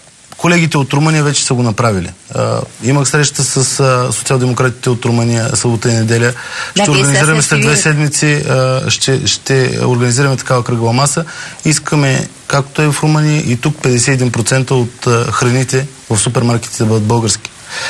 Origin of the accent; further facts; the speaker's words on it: Burgas, Burgas Province, Bulgaria; въпреки че съм от Бургас, сега съм избран от по-малките общини